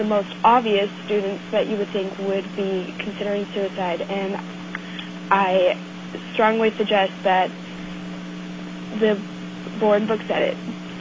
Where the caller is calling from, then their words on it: Port Heiden, Alaska, United States; I'm calling in from Port Hyden.